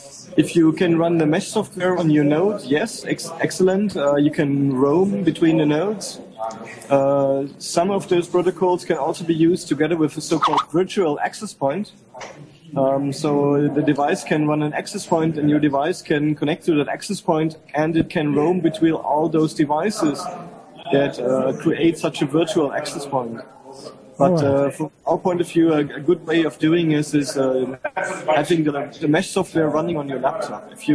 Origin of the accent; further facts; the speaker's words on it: Berlin, Germany; English is a second language; For example, I come from Berlin. We cover large parts of the city of Berlin with such a mesh-type network.